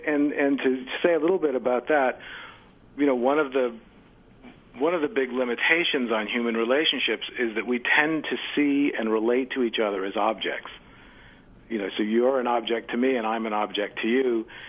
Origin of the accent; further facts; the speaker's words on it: Rhode Island, United States; I grew up in Rhode Island, so I was around during the blizzard of 78